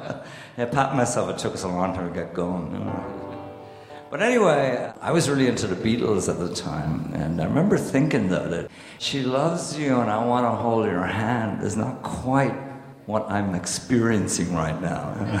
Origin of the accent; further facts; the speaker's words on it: Wexford, Leinster, Ireland; moved away; But anyway, growing up in Wexford, one of the things you kind of don't realize is that there are a lot of traveling people who live there